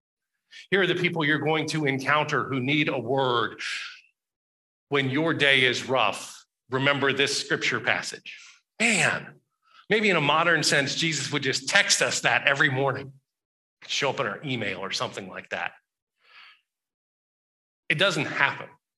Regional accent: the South, United States; I grew up in the Bible Belt. I grew up with stories of dramatic conversion

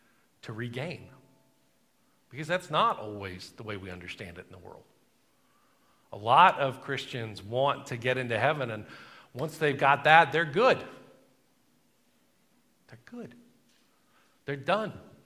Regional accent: North Carolina, United States; Growing up in North Carolina, there's still World War II memorabilia around

